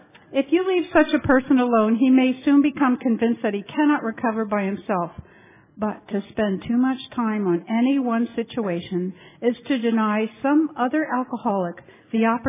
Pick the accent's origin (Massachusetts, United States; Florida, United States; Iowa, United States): Florida, United States; Titusville; I'm from Titusville, Florida, and I serve as a trustee for World Service, serving Region 8.